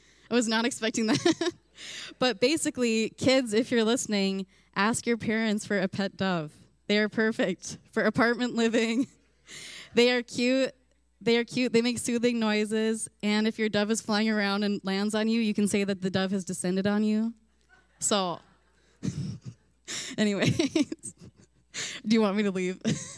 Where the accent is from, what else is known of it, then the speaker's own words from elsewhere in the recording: Canada; If you don't know me, I'm 32 years old. I'm a Canadian.